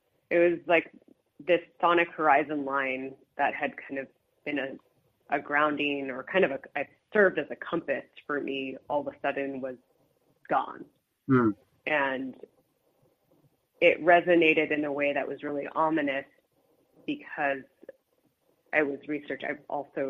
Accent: Los Angeles, California, United States; growing up in Los Angeles in a canyon, I would hear crickets every single night

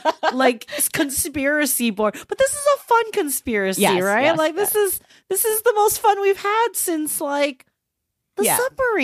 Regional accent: United States; And now we're all smart to it, and we're American, so we don't give a fuck.

